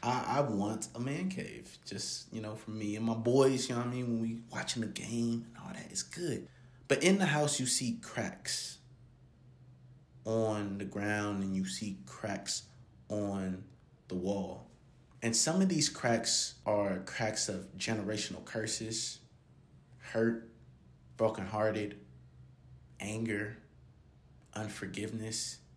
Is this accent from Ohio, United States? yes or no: yes; Columbus, Ohio, United States; This is going on back in my hometown, Columbus, Ohio.